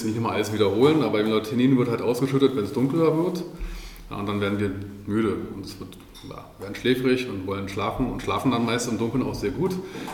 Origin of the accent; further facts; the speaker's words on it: Berlin, Germany; Ich bin ja Berliner, Großstädter